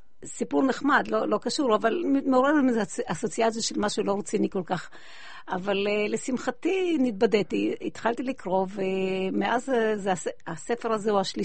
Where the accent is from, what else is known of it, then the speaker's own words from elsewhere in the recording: Bat Yam, Tel Aviv District, Israel; אני גדלתי בבת ים, ברמת יוסף